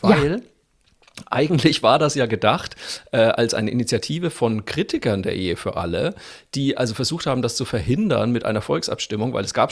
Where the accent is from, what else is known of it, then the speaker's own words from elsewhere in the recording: Germany; man darf nicht den Fehler machen, sich da über die Schweiz zu erheben als Deutscher